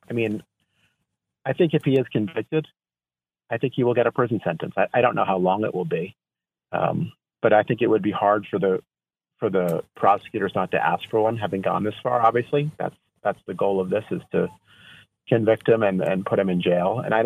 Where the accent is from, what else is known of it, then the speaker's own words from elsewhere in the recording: United States; as an American speaking to a Canadian